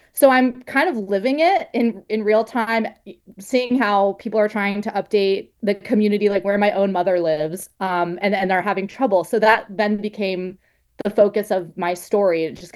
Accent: California, United States; I grew up in California, and I grew up evacuating wildfires

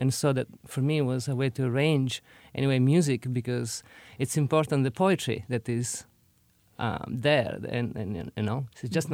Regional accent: Sicily, Italy; English is a second language; I'm from Italy, and I grew up in Sicily.

